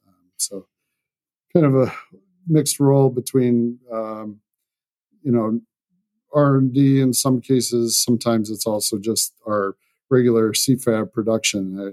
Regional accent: Detroit, Michigan, United States; because I was from the Metro Detroit area

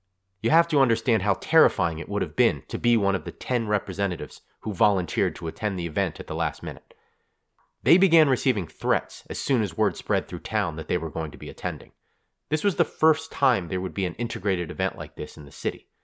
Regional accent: Dayton, Ohio, United States; Many in my hometown of Dayton, Ohio, at Wright-Patterson Air Force Base.

